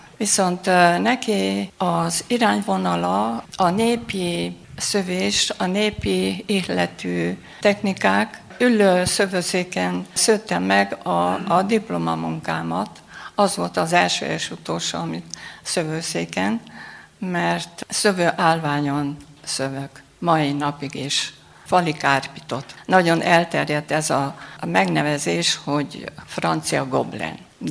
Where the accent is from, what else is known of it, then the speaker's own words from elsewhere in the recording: Torboszló, Mureș County, Romania; mivel én egy nyáradmenti faluból, Torboszlóból való vagyok, a szülőfalumhoz volt a legközelebb Medgyes. Oda kerültem ki